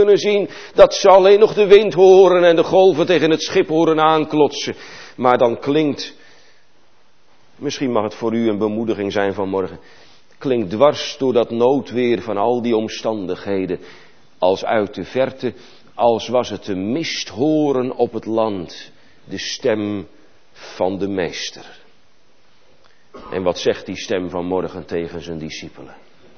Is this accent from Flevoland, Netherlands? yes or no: yes; Urk, Flevoland, Netherlands; mijn geboortedorp, ik kom van Urk af, weet u misschien wel, een vissersdorp